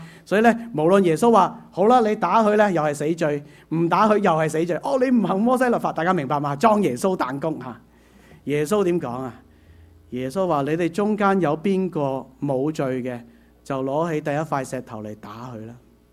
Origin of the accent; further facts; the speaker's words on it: China; now in Canada; 我係中國人，你就我中國話嚇